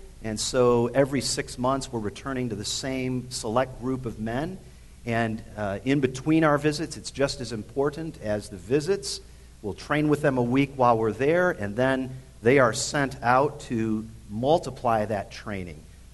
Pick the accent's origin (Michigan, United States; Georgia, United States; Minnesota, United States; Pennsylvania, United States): Michigan, United States; Livonia; I grew up in Livonia, Michigan, and my father was pastor at First Baptist Church of Livonia for a number of years.